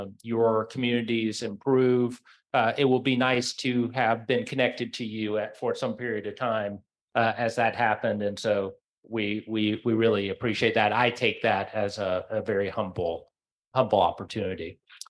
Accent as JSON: {"language": "English", "town": "Chattanooga", "region": "Tennessee", "country": "United States", "tie": "born there", "said": "I know how this can affect people because of the place where I come from. I was born in Chattanooga, Tennessee, and eventually became the mayor of that city."}